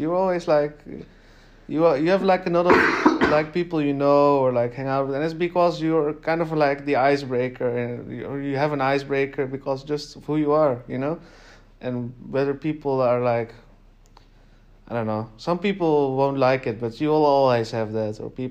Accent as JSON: {"language": "English", "country": "Netherlands", "tie": "born or raised there", "said": "I know Islam, Christianity, and Judaism mostly. And some atheist thoughts because I was raised in the Netherlands."}